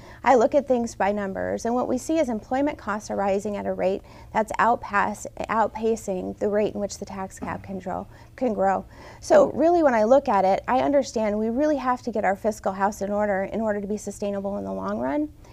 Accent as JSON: {"language": "English", "town": "Eagle River", "region": "Alaska", "country": "United States", "tie": "born or raised there", "said": "I was raised in Chugach Eagle River. I graduated from Chugach High School in 1994"}